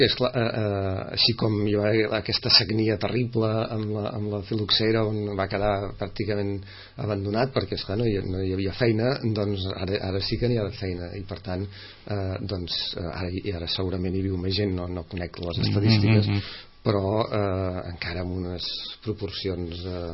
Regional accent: Barcelona, Catalonia, Spain; now in Sitges, Spain; Jo que vaig a treballar a Barcelona i que som barceloní

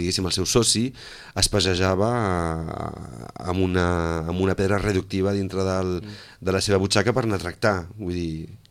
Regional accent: Sitges, Catalonia, Spain; soc de Barcelona, Sitges.

